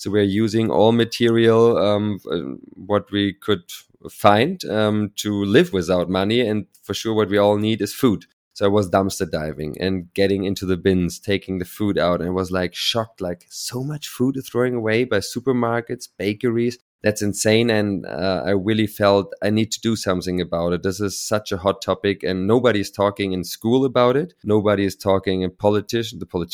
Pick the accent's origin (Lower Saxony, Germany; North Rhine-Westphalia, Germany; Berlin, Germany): Berlin, Germany; And then I was at school, born and raised in Berlin.